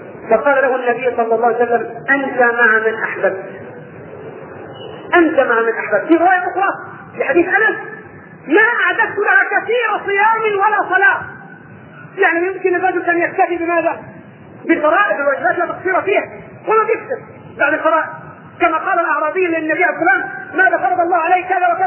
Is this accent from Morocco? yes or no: no; Upper Egypt, Egypt; كان زمان عندنا في الصعيد يعيش على حافه الصعايده